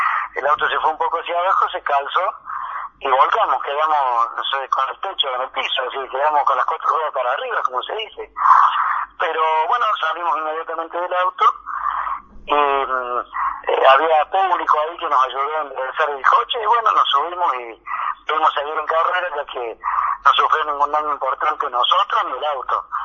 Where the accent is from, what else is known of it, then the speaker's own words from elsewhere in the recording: Escazú, San José, Costa Rica; para mí, por supuesto, es especial, porque estoy en mi pueblo, pero seguramente todos recuerdan a la vuelta del año, al tiempo, lo que fue el paso por Villa Escazú